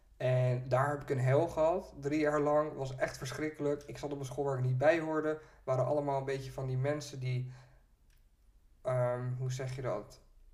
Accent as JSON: {"language": "Dutch", "town": "Vlaardingen", "region": "South Holland", "country": "Netherlands", "said": "En ik kom uit Vlaardingen."}